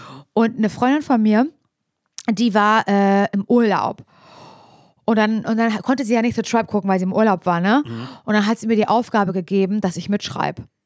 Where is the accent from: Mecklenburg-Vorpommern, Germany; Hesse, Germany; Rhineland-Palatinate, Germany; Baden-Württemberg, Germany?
Mecklenburg-Vorpommern, Germany; Parchim; Ich suche eine Brieffreundin. Ich komme aus Parchim.